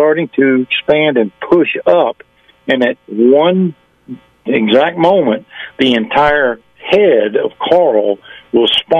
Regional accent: North Carolina, United States; She's actually from my hometown in North Carolina.

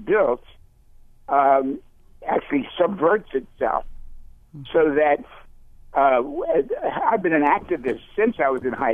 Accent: Baltimore, Maryland, United States; I grew up in West Baltimore and left in 1951 to a career and returned in 86.

